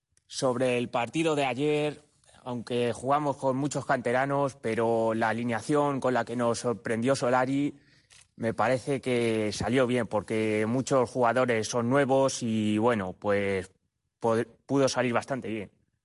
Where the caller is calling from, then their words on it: La Guardia, Spain; soy de La Guardia